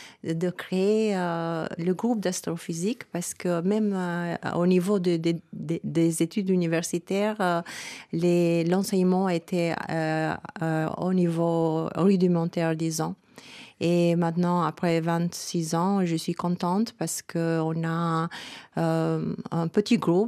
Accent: Tirana, Tirana County, Albania; also born or lived in Paris; Oui, je suis retournée à Tirana, je suis retournée de Paris en 1995.

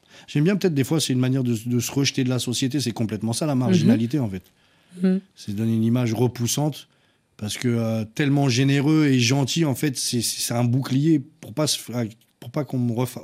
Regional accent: France; En fait, je suis un Français.

